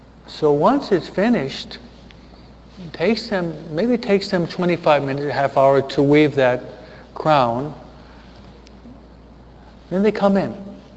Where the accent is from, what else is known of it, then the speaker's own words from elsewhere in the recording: Hawaiian Gardens, California, United States; I'm not a professional gardener, even though I'm from Hawaiian Gardens.